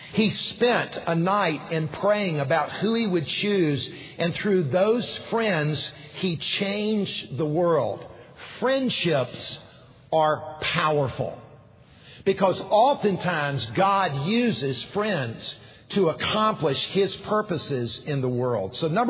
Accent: South Carolina, United States; He came from California. I was from South Carolina. We came from two different worlds.

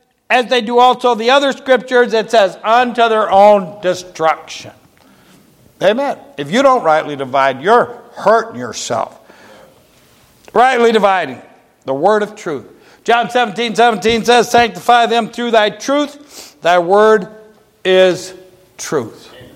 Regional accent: Ohio, United States; also born or lived in Tennessee; I'm a Tennessean by birth, and I was raised in Ohio, so I got dual citizenship.

